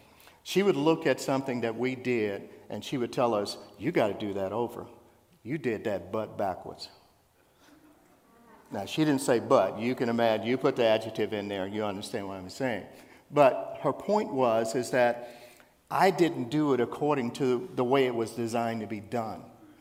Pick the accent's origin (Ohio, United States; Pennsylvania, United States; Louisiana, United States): Louisiana, United States; Like, I'm an old Southern boy. I grew up in Louisiana. And I saw the civil rights movement as a child.